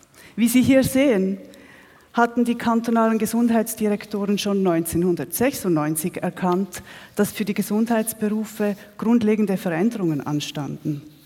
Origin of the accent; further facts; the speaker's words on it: Switzerland; accent: Swiss; Das ist Hochdeutsch mit Schweizer Akzent.